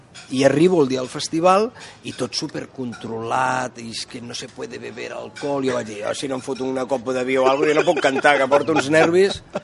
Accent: Sabadell, Catalonia, Spain; Som de pobles, de Sabadell.

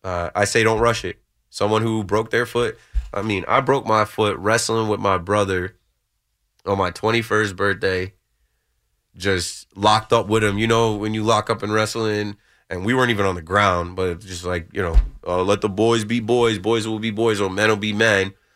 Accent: New York, United States; I mean, I'm no Knicks fan, but I am a New Yorker

